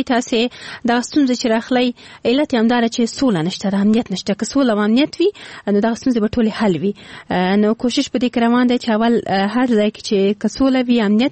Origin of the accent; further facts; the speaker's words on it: Afghanistan; زه د افغانستان توخی یم.